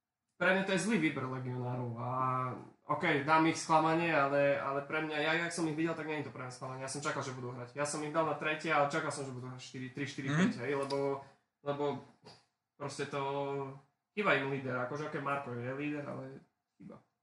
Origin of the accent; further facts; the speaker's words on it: Spiš, Slovakia; Sme Spišiaci, no tak môžem jednu otázku ku Spišskej.